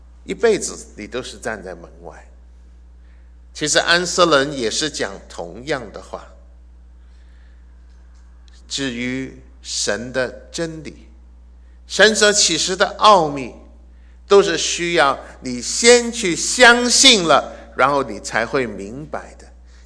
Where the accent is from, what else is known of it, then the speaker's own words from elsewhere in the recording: Hong Kong; born there; Chinese is a second language; 可能甚至我在香港出生你都猜到一点，因为我的国语里面有一点点口音，又不像北京话又不像台湾的国语